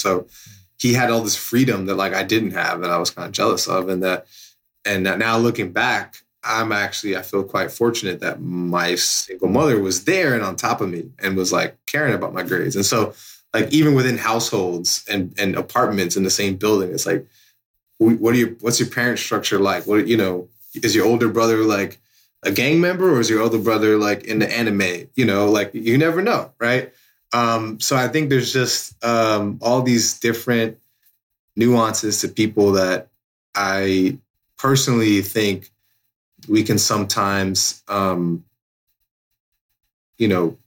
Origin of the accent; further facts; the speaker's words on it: Bronx, New York, United States; Like, I can say I was born in the Bronx and people were like grew up there and people might have an idea what that is.